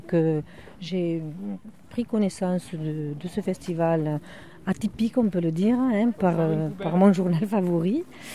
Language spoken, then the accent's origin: French; Albi, Occitanie, France; je suis d'Albi.